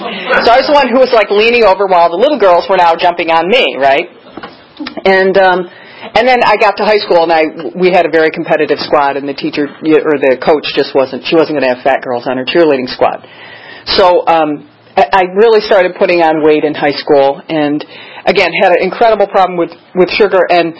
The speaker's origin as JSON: {"language": "English", "region": "Midwest", "country": "United States", "tie": "born or raised there", "said": "I grew up in the Midwest. We were kind of lower middle class."}